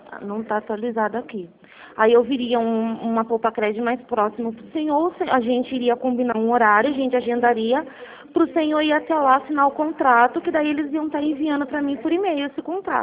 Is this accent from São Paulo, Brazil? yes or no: yes; Piracicaba, São Paulo, Brazil; eu sou daqui de Piracicaba.